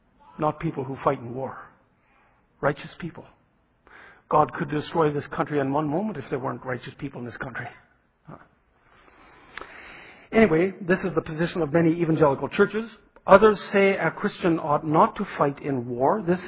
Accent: Canada; And so we're from Canada.

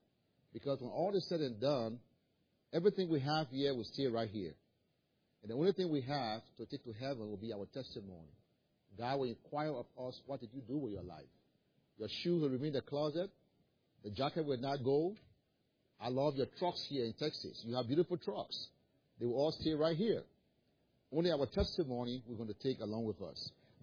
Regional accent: Liberia; I was born and raised in Liberia in 1977.

